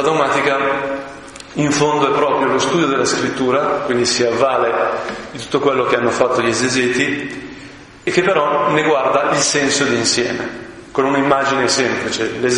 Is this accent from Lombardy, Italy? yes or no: yes; Lombardy, Italy; sono brianzolo, no? Terra veramente rurale, eccetera, eccetera, di artigiani